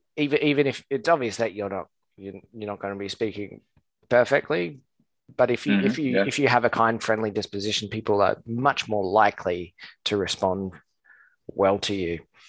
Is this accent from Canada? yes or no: no; Australia; whereas when I say that I'm from Australia, they have a sort of a bit surprised.